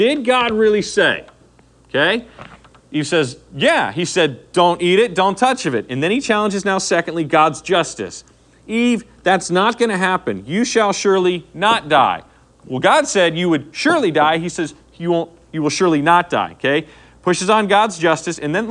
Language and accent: English; the South, United States; I came from the South, and they really are fans of legalism.